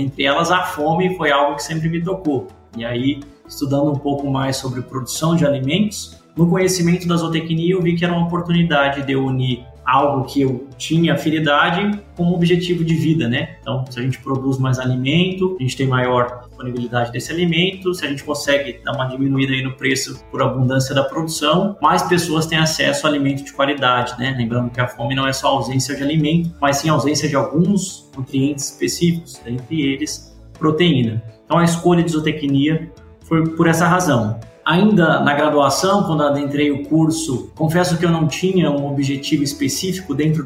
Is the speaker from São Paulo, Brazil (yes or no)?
no; Maringá, Paraná, Brazil; Eu sou natural de Maringá, no Paraná, nascido, criado e vivido.